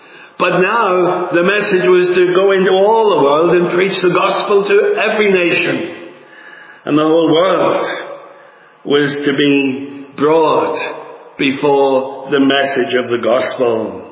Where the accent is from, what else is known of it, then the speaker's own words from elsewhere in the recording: Northern Ireland, United Kingdom; also born or lived in Newcastle upon Tyne; I was brought up in Northern Ireland, although I wasn't born there. I was born in Newcastle on Tyne. But we went to a large Brethren church